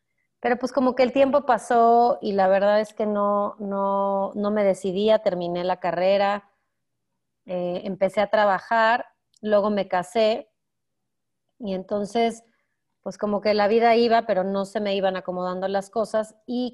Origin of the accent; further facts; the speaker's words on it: Mexico; voy a estudiar aquí, soy de México, voy a estudiar aquí la maestría.